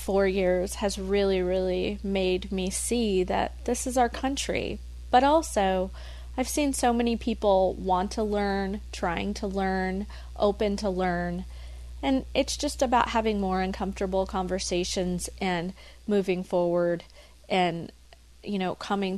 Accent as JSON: {"language": "English", "country": "India", "moved": "yes", "lives_now": "United States", "said": "I've always, yes, my family's immigrants. We moved here from India, and we're patriotic and absolutely love this country."}